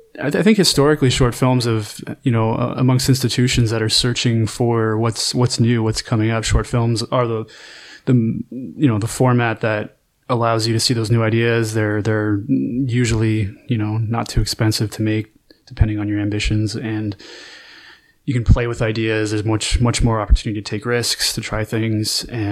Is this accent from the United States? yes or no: no; Ontario, Canada; I grew up in Ontario, and I think this is probably standard for most of English Canada, if not all